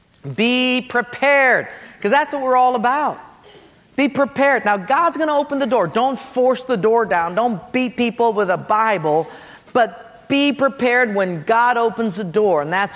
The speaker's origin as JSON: {"language": "English", "region": "Hawaii", "country": "United States", "said": "because I'm from Hawaii and I've got Japanese ancestry, you eat rice correctly."}